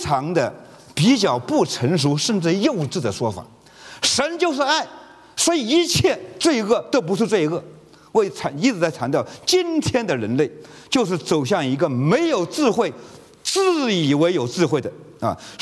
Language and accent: Chinese; China; 这我们从中国来的已经很清楚